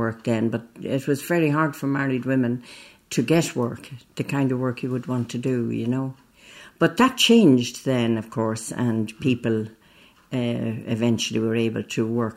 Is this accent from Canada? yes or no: no; Leinster, Ireland; Well, I grew up in Llandonkin. My family moved there in 1925.